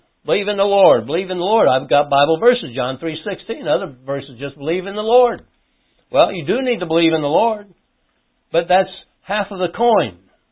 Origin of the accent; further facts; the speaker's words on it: United States; Because I'm a good person? Because I'm American?